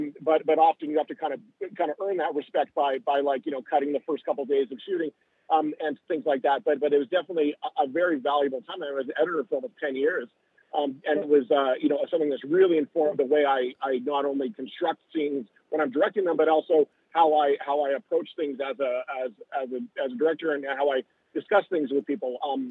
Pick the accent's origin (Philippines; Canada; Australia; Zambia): Canada; now in Los Angeles, United States